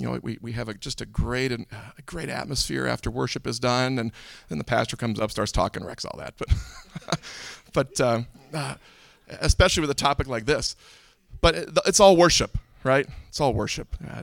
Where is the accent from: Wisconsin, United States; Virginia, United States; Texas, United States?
Wisconsin, United States; now in Minnesota, United States; I am from Minnesota, in the Twin Cities there. I come over here. I'm from Wisconsin. All right. So I have to make that known when I come back to Wisconsin. I'm from Wisconsin.